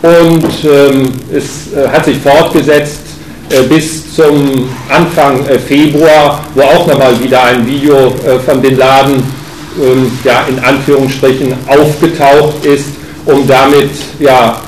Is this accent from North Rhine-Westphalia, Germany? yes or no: yes; Cologne, North Rhine-Westphalia, Germany; ich komme jetzt aus Köln